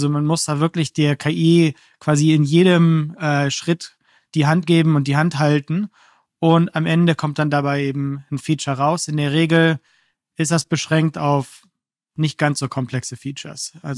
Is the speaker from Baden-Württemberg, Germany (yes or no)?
no; Aalten, Lower Saxony, Germany; Ich bin aufgewachsen in Aalten bei Hannover. Ganz, ganz kleines Dorf, damals vielleicht 2000 Leute.